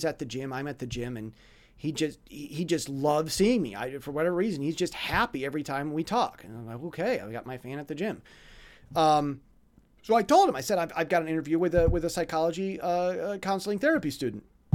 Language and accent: English; United States; now in Taiwan; I'm American. I have a Western perspective. I'm in Taiwan. I know Taiwan, love Taiwan, but I'm American.